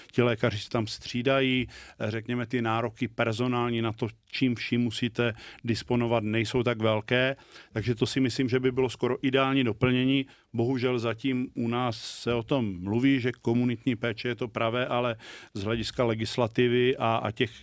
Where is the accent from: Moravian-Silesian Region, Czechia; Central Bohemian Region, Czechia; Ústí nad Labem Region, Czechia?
Moravian-Silesian Region, Czechia; Ostrava; Já jsem z Ostravy, bydlím blízko polských hranic